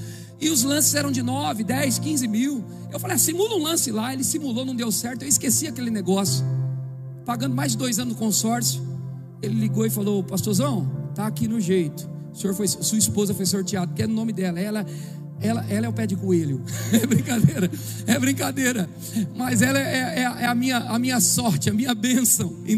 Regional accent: São Paulo, Brazil; born there; Eu nasci na Vila Zate, do lado do Morro da Pinga. Tu sabe onde é isso em São Paulo? Pesquisa no Google. Eu nasci na periferia.

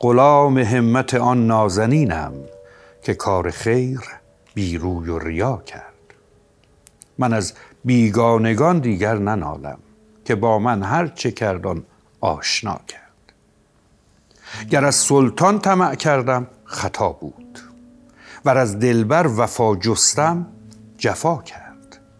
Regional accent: Neyshabur, Razavi Khorasan, Iran; چون اهل اصفهان نیستم، ولی انس تو با من از بین نمیره. یا من یه دفعه به عالم کودکیم برم مثلا نیشابوری با شما صحبت کنم

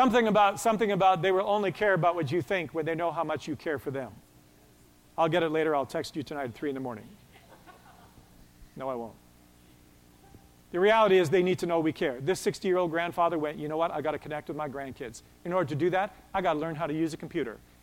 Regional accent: Westlock, Alberta, Canada; it comes from my hometown of Westlock

